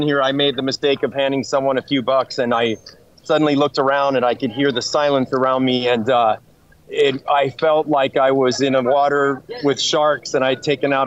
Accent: Panamá, Panama; I grew up here in the Canal Zone in Panama. I am an American.

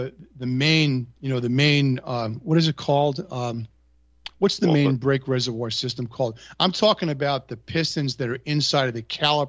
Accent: New York, United States; I mean, I grew up in New York, so, you know, if you had something to say, you wanted to get it out fast.

